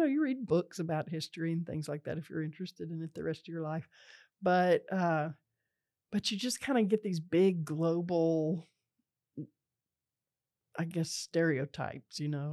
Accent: the South, United States; Well, you know, I'm from the South, right? Mm-hmm. And I mean the real South, not Texas.

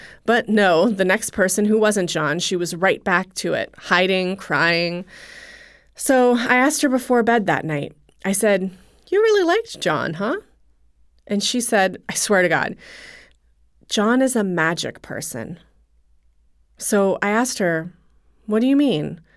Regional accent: Los Angeles, California, United States; born there; I was born in Los Angeles in a small one-story house packed full of my family.

